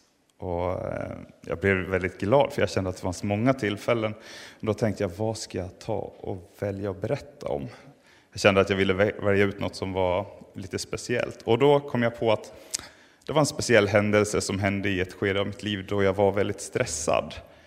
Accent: Tyngsjö, Dalarna County, Sweden; Jag är född och uppvuxen i de vackra Dalarna. Närmare bestämt i Tyngsjö som ligger 6 mil söder om Malung.

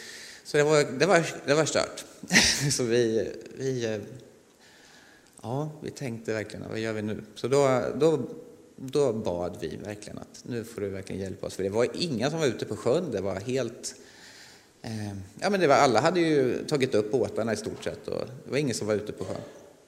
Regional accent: Stora Mellösa, Örebro County, Sweden; Jag är uppfödd i Östernärke, Stora Mellösa. Så jag är uppfödd på morötter nästan kan man säga. Ja, där har jag bott hela mitt liv tills jag blev stor.

